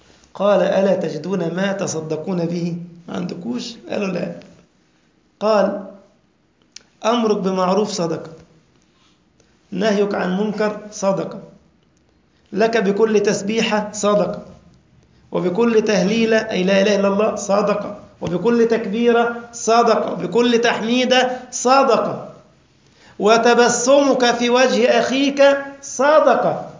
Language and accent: Arabic; Egypt; حتى عندنا في مصر يقول لك بيودوا الأزهر مين؟